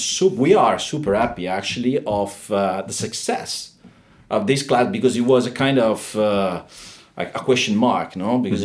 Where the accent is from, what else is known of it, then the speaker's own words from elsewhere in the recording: Bologna, Emilia-Romagna, Italy; And I'm from Bologna, by the way.